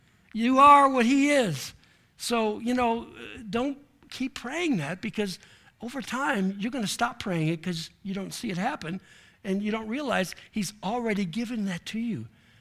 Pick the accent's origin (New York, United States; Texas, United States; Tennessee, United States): New York, United States; We come from Western New York